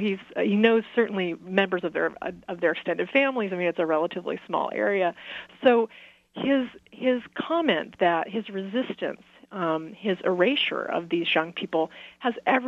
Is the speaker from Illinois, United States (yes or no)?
no; California, United States; I'm from California and from the Central Valley of California